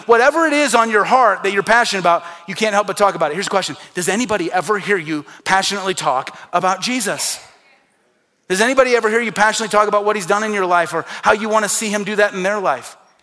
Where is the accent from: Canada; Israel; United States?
United States; Midwest; growing up in the Midwest, about every third person is Roman Catholic.